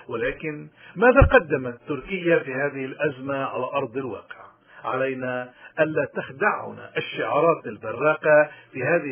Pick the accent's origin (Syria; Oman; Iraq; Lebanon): Lebanon; ونحن كلبنانيين كل حدا بلبنان